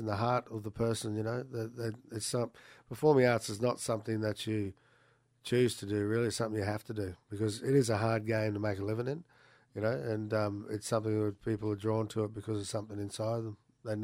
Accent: Bowen, Queensland, Australia; also born or lived in Sydney; My background's Irish, Scottish descent. I grew up in North Queensland around the Bowen area, and been down in southeast Queensland for the last 20 years.

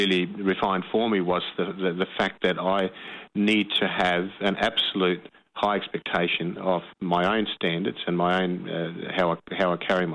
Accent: Brisbane, Queensland, Australia; English is a second language; also born or lived in Denmark; No, I was born in Denmark, and my parents immigrated to Australia in 1982.

